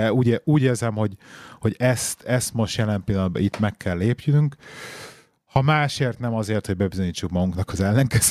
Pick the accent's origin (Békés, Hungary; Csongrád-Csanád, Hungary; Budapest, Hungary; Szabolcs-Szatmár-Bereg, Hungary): Budapest, Hungary; moved away as an adult; nekem hiányzik Pest. 13 éve, amit eljöttem. Én ugye belvárosban nőttem föl